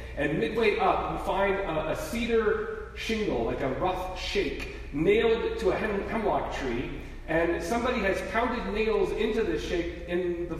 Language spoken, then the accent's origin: English; Alaska, United States; my favorite trail near my hometown in Alaska, a trail that my family and I hiked numerous times throughout my childhood